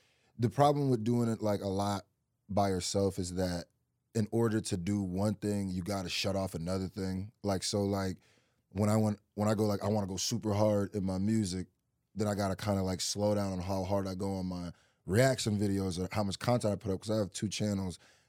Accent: Nebraska, United States; born there; also born or lived in Nigeria; Most of the time when I tell people I'm from Nebraska, they're like, you're from what? Like, they don't even know what it is. But like, originally my parents are from Nigeria.

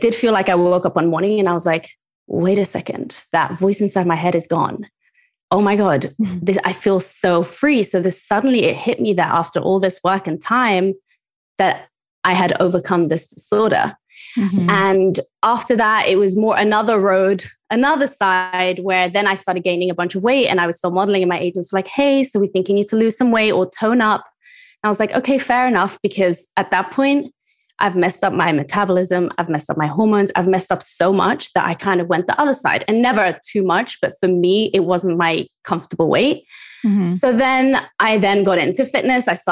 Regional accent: Spain; We grew up in Spain, so ingredients are pretty clean. It's a very different eating culture over there.

